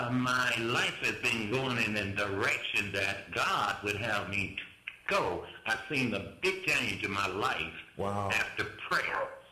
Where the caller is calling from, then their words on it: Cedar Rapids, Iowa, United States; I'm calling from Cedar Rapids, Iowa.